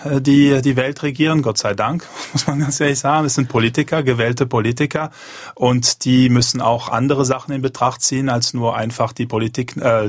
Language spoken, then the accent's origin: German; Geneva, Switzerland; Also ich habe noch nie in Deutschland Steuern gezahlt. Ich komme aus Genf.